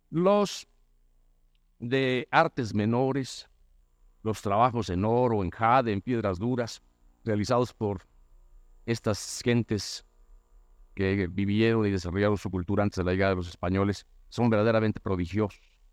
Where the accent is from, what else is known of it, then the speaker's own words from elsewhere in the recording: Mexico; Nosotros somos, los mexicanos actuales, pues herederos de los resultados